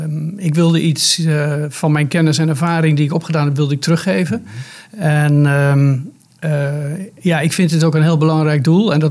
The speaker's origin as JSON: {"language": "Dutch", "town": "Epe", "region": "Gelderland", "country": "Netherlands", "tie": "born or raised there", "said": "Ik heb de middelbare school gedaan in het dorp waar ik geboren ben, in Epe."}